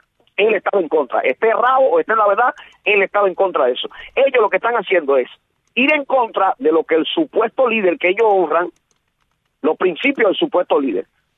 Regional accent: Cuba; me siento orgulloso de ser cubano. Yo no creo que nací en Cuba por un error. Yo nací en Cuba porque Dios me puso en Cuba y me siento orgulloso de ser cubano. Y no tengo ningún programa de irme de Cuba. Yo quiero vivir en Cuba

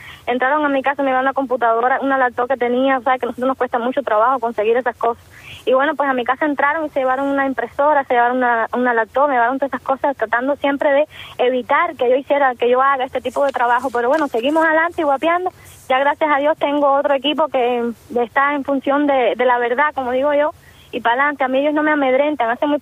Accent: Cuba; yo soy de origen campesino, soy del campo, y ver la gente pobre, porque aquí en el campo no se vive igual que podría ser, por ejemplo, en el medio de La Habana.

